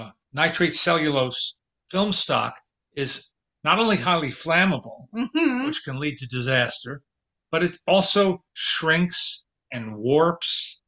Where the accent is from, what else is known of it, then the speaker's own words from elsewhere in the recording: Teaneck, New Jersey, United States; was 3,000 miles away growing up in New Jersey. But when I was 11 years old, I went to the Fox Theater in Hackensack, New Jersey, next to my hometown of Teaneck